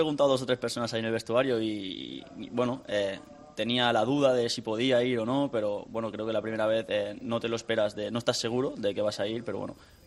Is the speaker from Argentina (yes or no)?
no; Sant Antoni de Vilamajor, Catalonia, Spain; Tiene razón. En San Antonio de la Mayo, en el Vilamayo.